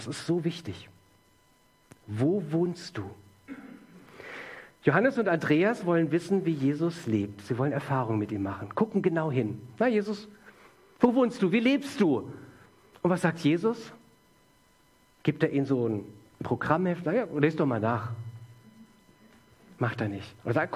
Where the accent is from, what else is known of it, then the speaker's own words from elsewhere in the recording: Baden-Württemberg, Germany; in der Nähe von Karlsruhe, wo ich aufgewachsen bin.